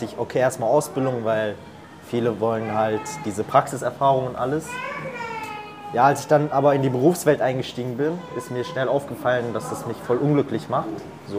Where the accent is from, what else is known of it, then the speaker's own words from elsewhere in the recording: Bielefeld, North Rhine-Westphalia, Germany; ich komme aus Bielefeld.